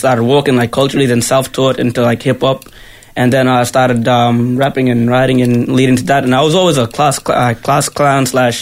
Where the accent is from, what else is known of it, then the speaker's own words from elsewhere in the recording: Cowan, Queensland, Australia; I'm from Cowan, Cape York Peninsula, far north Queensland. My tribe is the Southern Kanji tribe of the north, and that's pretty much me. And I'm 24, by the way.